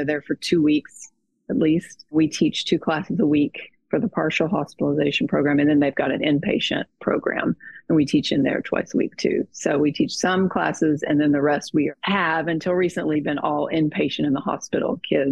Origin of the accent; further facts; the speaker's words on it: Texas, United States; moved away as an adult; also born or lived in California; Well, I was born in Texas, and then late 20s when I moved to California the first time.